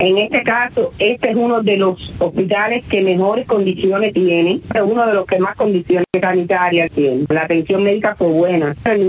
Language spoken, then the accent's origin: Spanish; Cuba; Como ciudadanos cubanos que somos